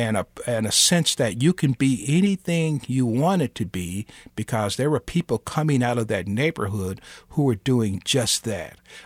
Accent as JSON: {"language": "English", "town": "Kansas City", "region": "Kansas", "country": "United States", "tie": "born or raised there", "said": "I'm very proud growing up in the North End of Kansas City, Kansas, and it was a segregated neighborhood."}